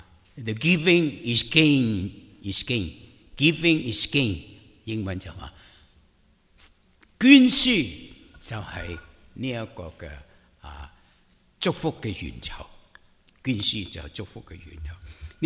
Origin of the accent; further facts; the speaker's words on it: China; 施恩莫忘報，我哋中國人講咁